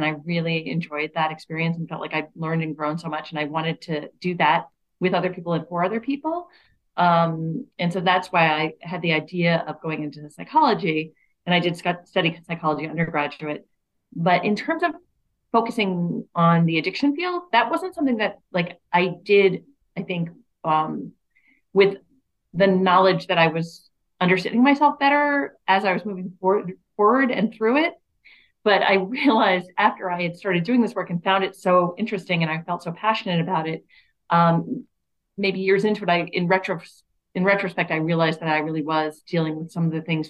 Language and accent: English; Bedford, New York, United States; So I grew up in Westchester County, about an hour north of the city in Bedford.